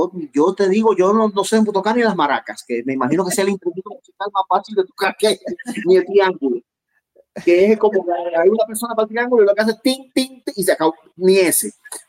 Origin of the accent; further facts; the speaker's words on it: Las Villas, Cuba; Yo procedo de una zona de Cuba, el centro del país, donde actualmente hay tres provincias, Santi Espíritu, Cienfuegos y Villa Clara. Antiguamente esas provincias formaban una sola, eran conocidas como las villas.